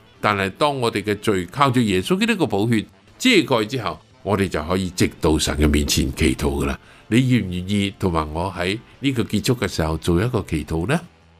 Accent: Guangdong, China; 我们广东人所谓黐线

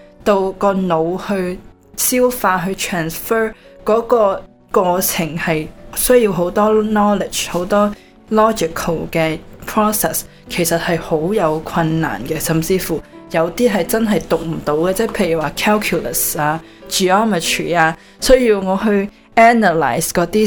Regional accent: Toronto, Ontario, Canada; 咁直到我17岁读12班的时候呢，我是多伦多来的。

